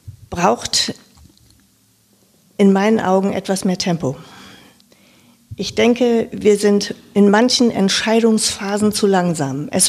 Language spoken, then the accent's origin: German; Lower Saxony, Germany; now in Wiesbaden, Germany; wie man vielleicht auch an meiner Sprache schon hört, ich bin aus Niedersachsen, aus dem Norden dieser Republik, bin in einem 5000-Seelendorf aufgewachsen als viertes Kind